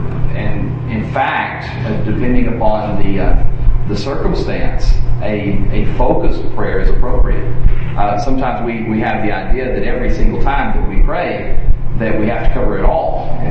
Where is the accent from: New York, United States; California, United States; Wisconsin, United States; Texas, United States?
Texas, United States; Odessa; he was passed from this earth a number of years ago when I was growing up in Odessa.